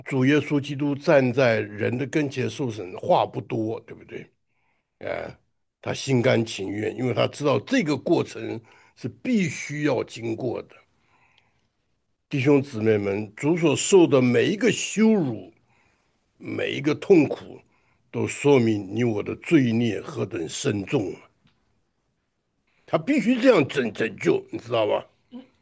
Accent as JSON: {"language": "Chinese", "country": "China", "said": "这个按照我们中国人来讲呢，这个是大逆不道的事情，对不对啊？"}